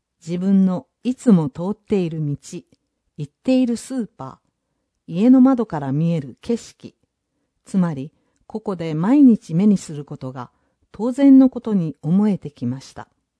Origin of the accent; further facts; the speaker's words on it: Hawaii, United States; Japanese is a second language; 壱岐と同じように、私の出身であるハワイ島は離島です。